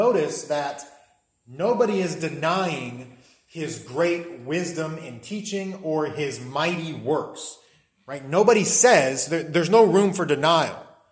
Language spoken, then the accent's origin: English; Florida, United States; also born or lived in Indianapolis, Indiana; I was born in Indianapolis, Indiana. I lived there until I was about 11, but ever since then, I've lived in Florida.